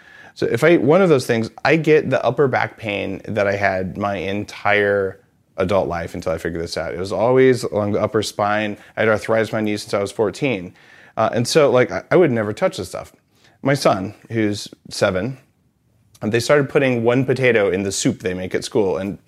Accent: New Mexico, United States; So I grew up in New Mexico, where green chili, which is a member of the nightshade family that's very high in lectins, it's soul food.

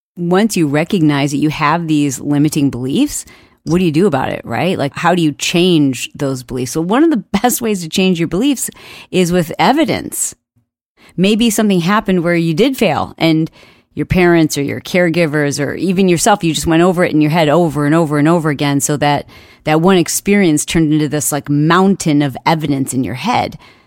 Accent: Michigan, United States; Now, I grew up in Michigan, and if you've ever driven in a cold weather state

